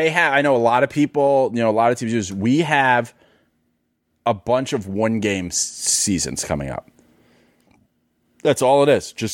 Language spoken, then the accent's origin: English; New York City, New York, United States; I'm a New Yorker. I lived in New York on 9/11.